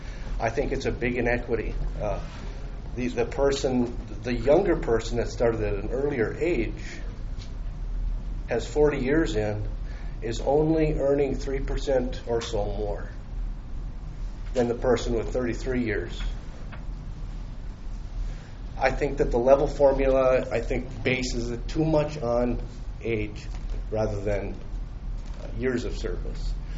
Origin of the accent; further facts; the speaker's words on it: Bemidji, Minnesota, United States; from Bemidji.